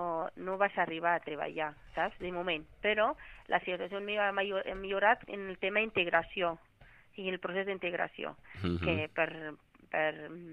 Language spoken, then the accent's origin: Catalan; Morocco; Catalan is a second language; moved away as an adult; now in Spain; sóc del Marroc. Vaig arribar a Espanya l'any del 2019